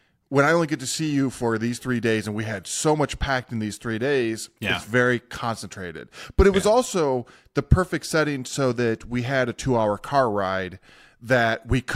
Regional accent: Commerce Township, Michigan, United States; I'm this kid from Commerce Township, Michigan

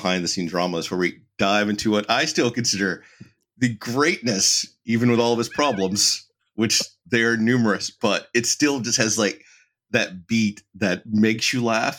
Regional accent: Alabama, United States; I'm from Alabama and pronunciations have never been my strong suit.

